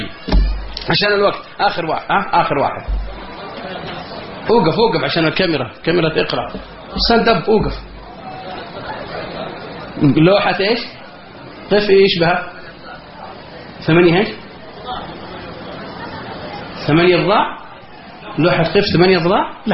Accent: Al-Qassim, Saudi Arabia; أنت ذكرتني بواحد مصرقة عندنا بالقصيم

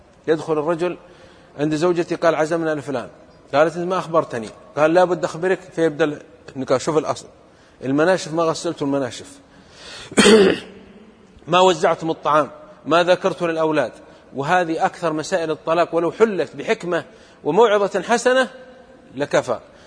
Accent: Saudi Arabia; في بلدة عندنا في السعودية

